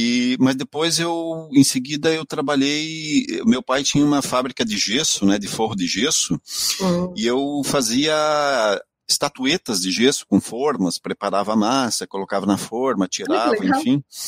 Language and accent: Portuguese; Pato Branco, Paraná, Brazil; a maior parte da minha infância se deu em Pato Branco.